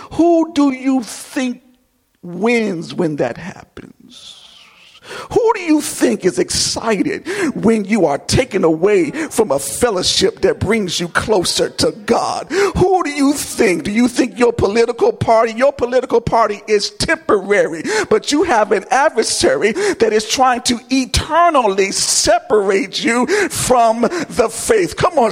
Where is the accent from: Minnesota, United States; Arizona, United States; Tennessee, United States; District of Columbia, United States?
District of Columbia, United States; Washington; I grew up in Washington, D.C. I know how to fight.